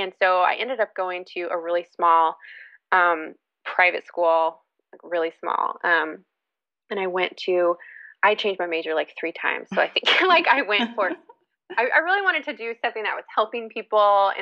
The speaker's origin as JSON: {"language": "English", "town": "Lawrence", "region": "Kansas", "country": "United States", "tie": "born or raised there", "said": "So I grew up in Lawrence, Kansas, which is a college town in the middle of the United States."}